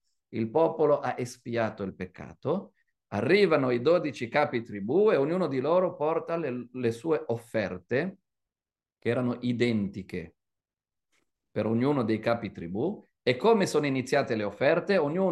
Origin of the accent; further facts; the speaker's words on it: Morocco; Io sono del Marocco e non ho questa tradizione